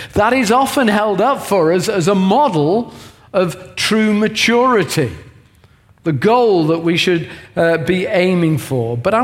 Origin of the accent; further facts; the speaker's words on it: England, United Kingdom; And being English, it would be remiss of me if I didn't speak about our heritage as English people